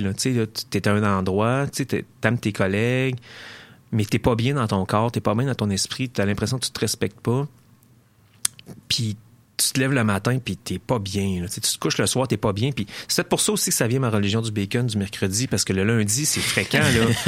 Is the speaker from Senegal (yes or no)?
no; Beauport, Quebec, Canada; j'ai grandi à Beauport, en banlieue de Québec. J'étais à l'école à Ribambelle, après ça, Sainte-Chrétienne, Samuel de Champlain, etc.